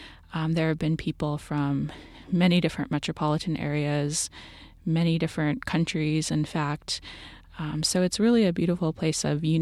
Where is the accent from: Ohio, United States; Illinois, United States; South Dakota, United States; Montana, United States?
South Dakota, United States; Bear Soldier District; So I grew up in Bear Soldier District on the South Dakota side of Standing Rock.